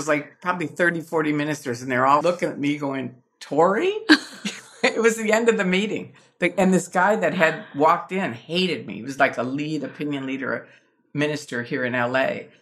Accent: Chicago, Illinois, United States; and I grew up in Chicago around the mafia

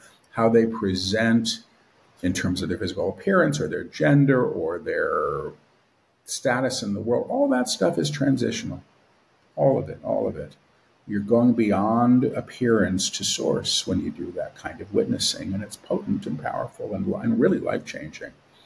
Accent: New York City, New York, United States; I was raised an atheist. You know, that's how I was raised in New York City.

